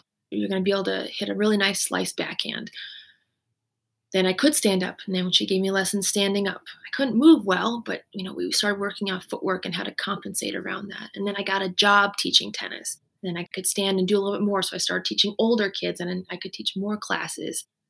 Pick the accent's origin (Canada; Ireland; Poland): Canada; also born or lived in United States; You could say partly maybe I'm Canadian and I'm American, so maybe that mixture also made me more resilient.